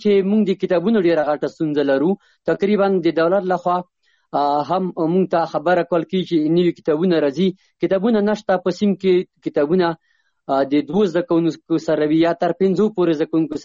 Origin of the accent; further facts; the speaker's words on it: Chamkani, Paktia, Afghanistan; زه د پکتیا ولایت څمکنی ولسوالۍ یم.